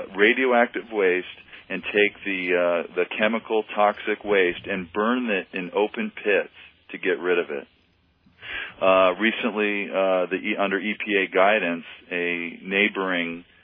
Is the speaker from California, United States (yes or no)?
yes; Mountain View, California, United States; born there; I was born in the Bay Area. I was born in Mountain View, so I feel like I'm talking to my place of birth